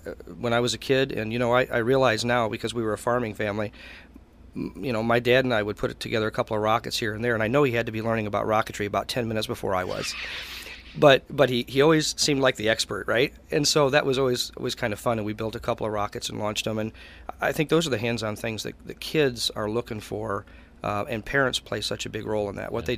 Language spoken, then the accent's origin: English; Coldwater, Michigan, United States; Coldwater, again, is my hometown, and I love Branch County.